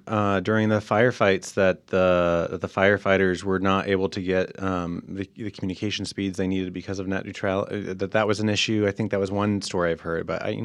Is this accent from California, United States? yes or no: no; Florida, United States; Although, you know, I'm from Florida, So I was watching the elections in Florida pretty closely.